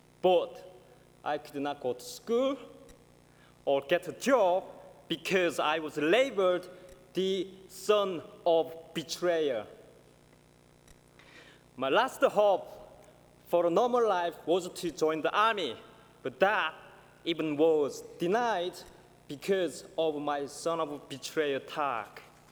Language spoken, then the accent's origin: English; North Korea; growing up in North Korea.